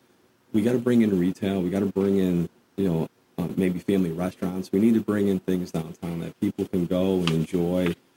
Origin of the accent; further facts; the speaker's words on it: Malta; I've lived in Malta for 25 years. Obviously, I talked earlier about growing up in Balsa Spa